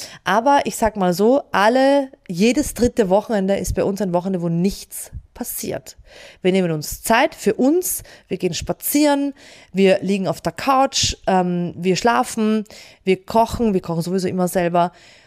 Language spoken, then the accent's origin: German; Burgersdorf, Austria; ich starte einfach da, wo ich herkomme, im Burgersdorf.